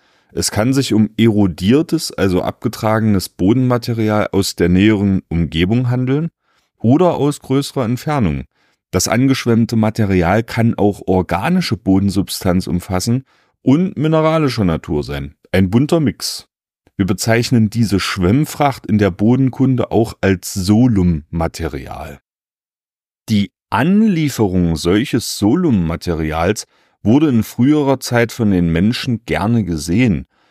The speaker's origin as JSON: {"language": "German", "country": "Germany", "tie": "born or raised there", "said": "meine Heimatregion, die schöne Dübener Heide"}